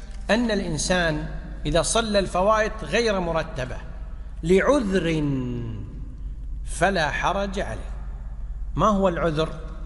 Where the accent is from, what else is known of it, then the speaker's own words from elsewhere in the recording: Kuwait; احنا عندنا في الكويت